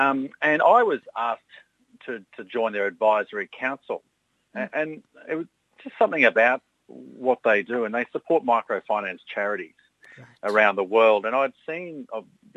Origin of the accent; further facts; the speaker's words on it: Brisbane, Queensland, Australia; So I'm kind of glad that this year it's up here in my hometown in Brisbane